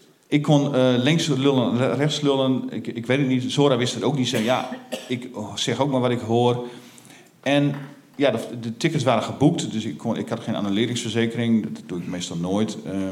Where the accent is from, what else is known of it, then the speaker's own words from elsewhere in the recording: Groningen, Netherlands; ik kom uit de Veenkolonie, ben je ruimte gewend.